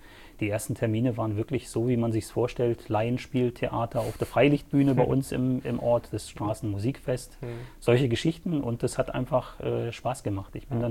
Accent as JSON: {"language": "German", "region": "Baden-Württemberg", "country": "Germany", "tie": "born or raised there", "said": "Wo bin ich aufgewachsen? Ich traue mich inzwischen auch offen zu sagen, hier unten im Schwabenland. Ich bin das, was der Süddeutsche gemeinhin als Muschelschubser bezeichnet."}